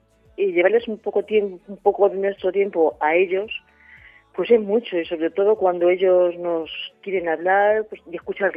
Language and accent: Spanish; Herencia, Castilla-La Mancha, Spain; Pues de Herencia.